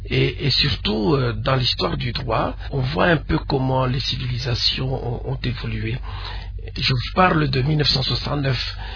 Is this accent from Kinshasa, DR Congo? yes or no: no; Lubumbashi, Haut-Katanga, DR Congo; Oui, je suis né à Lubumbashi, à la commune Kamalondo, en 1945. Je suis né le lendemain de la fin de la Deuxième Guerre mondiale. Et j'ai fait toutes mes études à la cité.